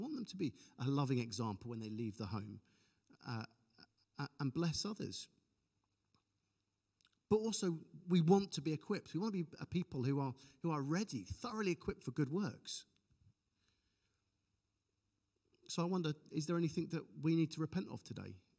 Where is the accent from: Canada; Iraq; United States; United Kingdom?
United Kingdom; Well, admittedly, no, because I'm British.